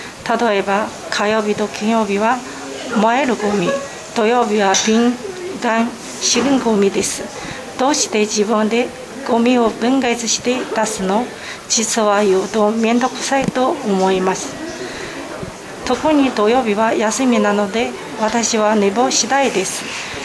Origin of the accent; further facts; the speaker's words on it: Changchun, Jilin, China; Japanese is a second language; 私の出身国は中国です。ふるさとは吉林省長春市。長春市は中国の東北部に位置する、日本の北海道旭川市と同じ緯度です。